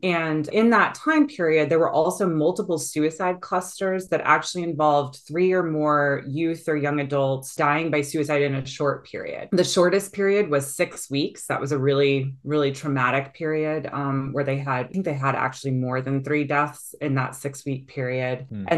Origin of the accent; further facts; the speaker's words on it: Houston, Texas, United States; I grew up in a huge city. I'm from Houston, Texas.